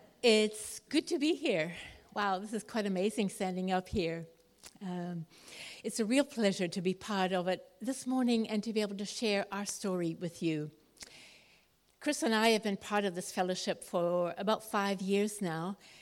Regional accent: British Columbia, Canada; I grew up in Canada and in British Columbia near Vancouver

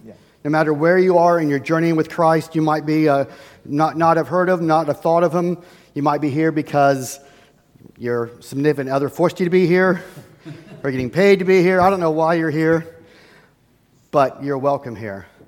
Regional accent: United States; Being an American, growing up in America, this is kind of what I'm used to.

